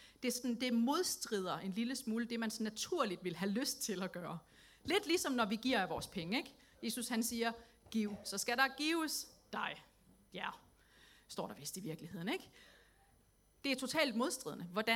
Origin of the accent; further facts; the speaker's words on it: Region of Southern Denmark, Denmark; Jeg er skabsnordjyde, jeg er i virkeligheden fynbo.